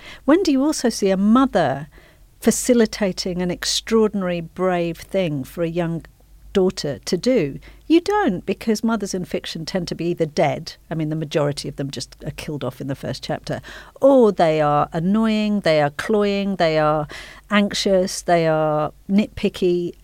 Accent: Hackney, London, United Kingdom; I was 14 and I grew up in Hackney, and I loved horses

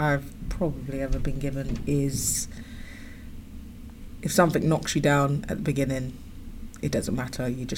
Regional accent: Tulse Hill, London, United Kingdom; I grew up in South London, so I went to school in this place called Tulse Hill. It's near Brixton.

